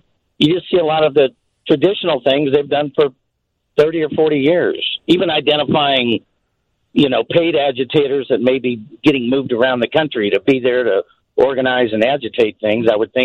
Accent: Kansas City, United States; I'm from Kansas City

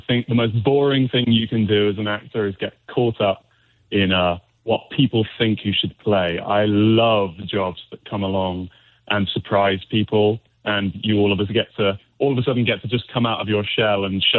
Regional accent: Oxford, South East England, United Kingdom; born there; also born or lived in Cotswolds; I was born in Oxford and I moved to the Cotswolds in 2000. Beautiful, beautiful part of the West Midlands of the UK.

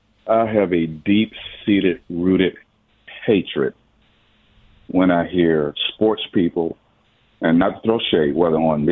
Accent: Atlanta, Georgia, United States; I'm from Atlanta. I'm old school.

